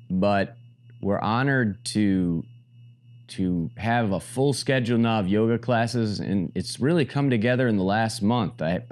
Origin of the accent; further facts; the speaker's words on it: Michigan, United States; now in Miami Beach, United States; It's such a beautiful day here in Miami Beach, Florida. The sun is shining. Trust me, I'm from Michigan originally. I understand the winter.